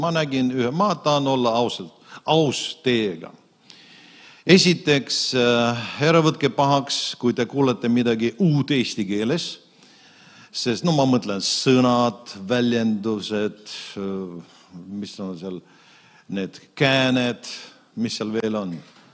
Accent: Pärnu, Pärnu County, Estonia; muidu ma olen pärnakas

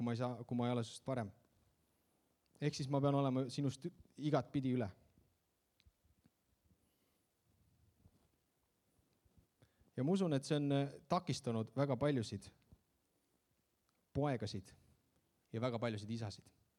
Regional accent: Viljandi, Viljandi County, Estonia; Ma elasin, kasvasin üles Viljandis ja Viljandis on erinevad jooksud, linnajooks, järvejooks.

